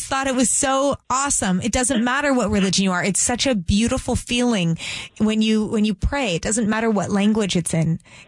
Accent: Beverly Hills, California, United States; When I went to a temple with all my friends, and I grew up in Beverly Hills, it was like everybody was Jewish, right?

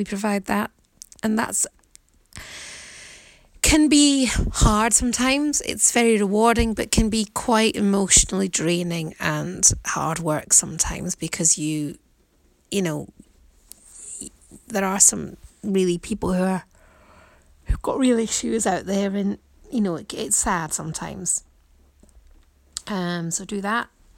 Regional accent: Glasgow, Scotland, United Kingdom; I come from the UK. I was born and bred in Glasgow in Scotland.

